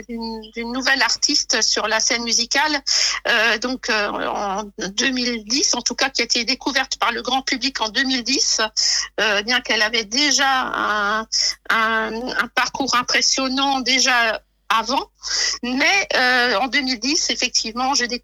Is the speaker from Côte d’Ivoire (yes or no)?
no; Mulhouse, Grand Est, France; parce que je suis née dans les 70s. Hein. Et donc, par la suite, mon premier concert était celui de … dans ma ville natale de Mulhouse.